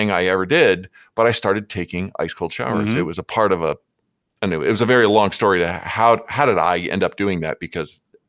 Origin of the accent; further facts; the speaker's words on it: Florida, United States; I grew up in South Florida.